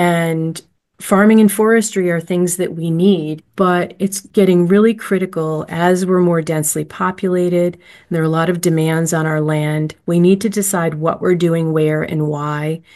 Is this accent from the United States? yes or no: yes; Pittsfield, Massachusetts, United States; born there; also born or lived in Colorado; I was born in Pittsfield, Massachusetts, and lived in New England for a lot of my life, but also lived out in the West Coast in Colorado. But I love New England.